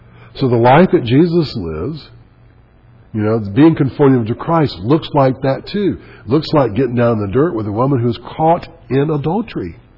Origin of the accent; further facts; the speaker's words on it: Selma, Alabama, United States; I said, I'm from Selma.